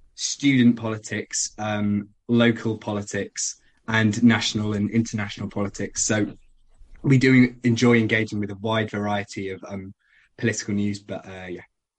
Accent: Exeter, South West England, United Kingdom; I'm originally from Exeter.

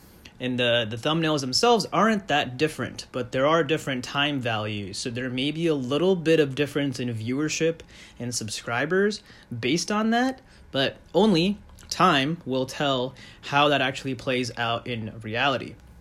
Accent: Phoenix, Arizona, United States; They had many battles with my hometown Phoenix Suns. And even though I don't like the Spurs, just based on the history they have with my hometown NBA team, the Phoenix Suns

